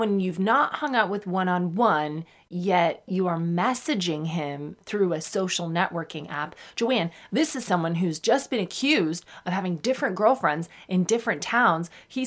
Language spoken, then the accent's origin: English; Sarnia, Ontario, Canada; I did know this person, not very well, because I'm also famously from Sarnia.